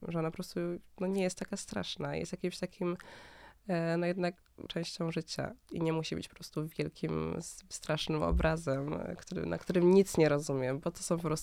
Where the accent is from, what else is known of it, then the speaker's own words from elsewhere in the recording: Berlin, Germany; ja się wychowałam w Niemczech, w Berlinie.